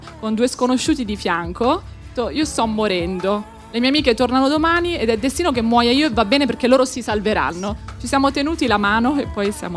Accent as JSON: {"language": "Italian", "region": "Calabria", "country": "Italy", "said": "Che siccome io sono originaria della Calabria"}